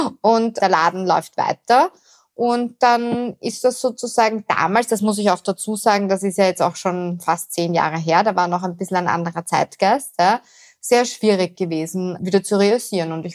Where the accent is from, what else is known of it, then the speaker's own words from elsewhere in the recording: Vienna, Austria; also born or lived in Tyrol; Also ich bin eine Wienerin. Ich betone das immer ganz gern, weil ich gerne Wienerin bin und hier von Herzen aufgewachsen bin. Habe allerdings sehr viele Jahre in Tirol verbracht, weil ich dort studiert habe.